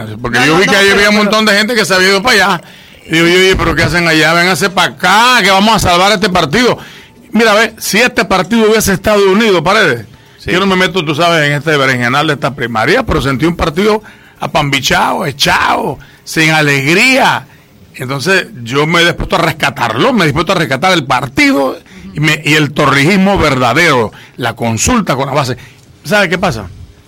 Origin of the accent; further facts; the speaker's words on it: Panama; Siendo panameños todos, yo quiero decirte que todos reclaman el contacto con las bases.